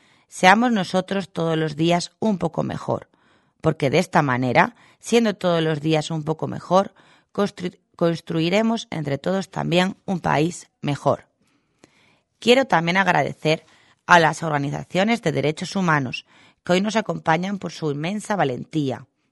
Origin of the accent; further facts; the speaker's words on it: Argentina; Ese es el deber que siempre cumpliré como argentina por sobre todas las cosas